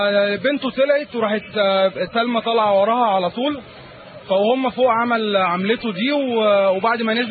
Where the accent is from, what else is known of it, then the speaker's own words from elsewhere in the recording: Egypt; احنا كلنا مصريين سواء مسيحي مسلم، فاحنا كلنا مصريين